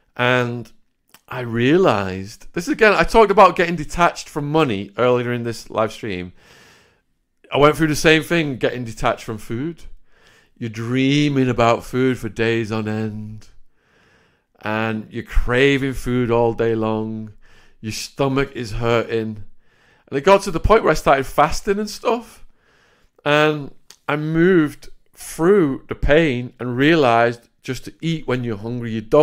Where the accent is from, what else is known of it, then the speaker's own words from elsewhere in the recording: Widnes, North West England, United Kingdom; I'm from Bloody Widnes.